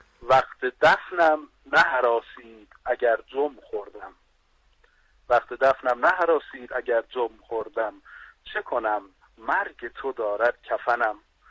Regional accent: Marvdasht, Fars, Iran; born there; من در سال 1357 در شهر مردشت به دنیا اومدم.

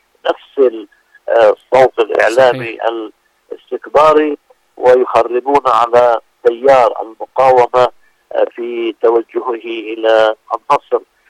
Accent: Lebanon; كما يحدث في بلدنا لبنان

